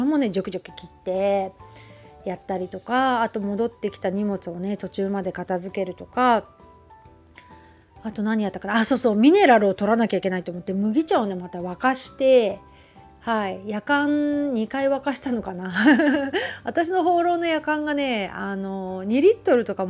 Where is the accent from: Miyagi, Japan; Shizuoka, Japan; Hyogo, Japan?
Shizuoka, Japan; 私も静岡人なので緑茶も好きですし